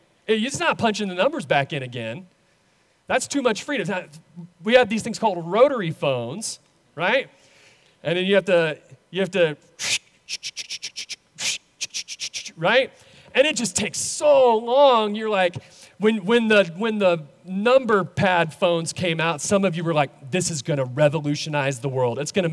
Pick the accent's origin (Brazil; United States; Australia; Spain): United States; Lubbock, Texas; and I was from Lubbock, right?